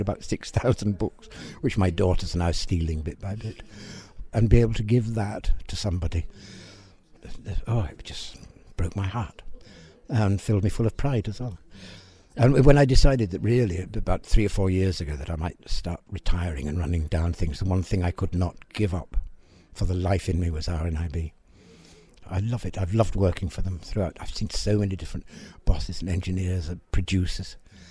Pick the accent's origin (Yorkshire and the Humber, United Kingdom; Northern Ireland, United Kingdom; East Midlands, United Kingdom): Yorkshire and the Humber, United Kingdom; born there; I was born in Yorkshire, so the accent was all right.